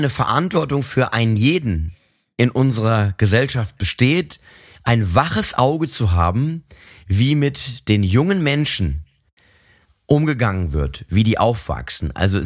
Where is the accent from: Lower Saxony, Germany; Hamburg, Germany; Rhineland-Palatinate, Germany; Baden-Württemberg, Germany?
Rhineland-Palatinate, Germany; Mainz; Bei uns in Mainz gibt es zwei Schulen, die kirchlich getragen, also es gibt mehr, aber da, wo ich war